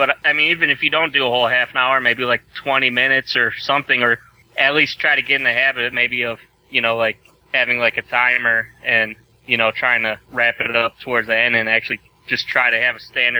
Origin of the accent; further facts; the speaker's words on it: Ravenna, Ohio, United States; I'm a friend of Ben's. I'm from Ravenna, Ohio.